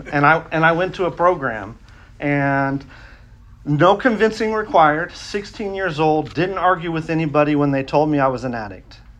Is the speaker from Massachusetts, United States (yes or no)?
no; California, United States; don't tell them dudes I'm from California